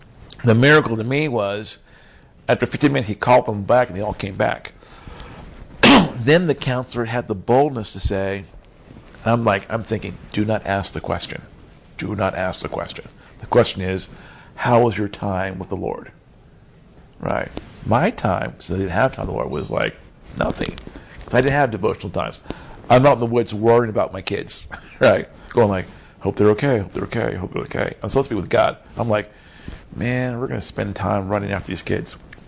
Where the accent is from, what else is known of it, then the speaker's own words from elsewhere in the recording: Oklahoma, United States; There's nothing good in Texas. I'm from Oklahoma.